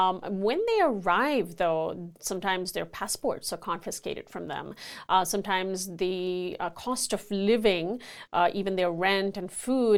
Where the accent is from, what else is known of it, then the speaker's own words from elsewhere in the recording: Dubai, United Arab Emirates; I was born and raised in Dubai in the UAE. Yes. My family migrated there for work